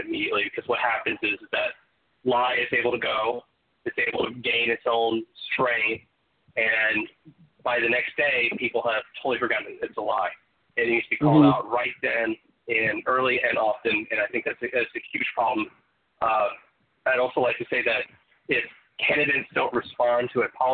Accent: the South, United States; you know, growing up in the South with that, it's kind of hard to be, you know, overly shocking with that.

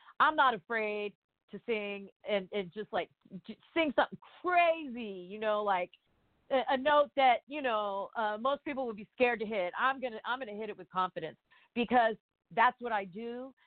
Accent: Houston, Texas, United States; now in Los Angeles, United States; Well, we all live here, but I'm originally from Houston, Texas

